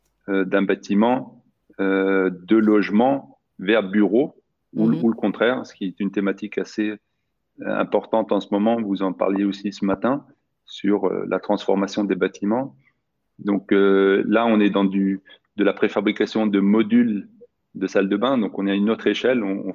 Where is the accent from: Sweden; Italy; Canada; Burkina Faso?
Sweden; Moi, j'ai grandi en Suède, donc j'ai beaucoup joué au